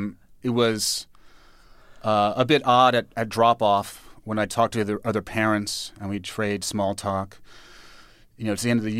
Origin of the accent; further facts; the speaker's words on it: New York, United States; I think maybe just growing up in New York in, terrible 1970s New York that was dirty, covered in graffiti, garbage strewn everywhere, vehicles on fire, maybe not that bad.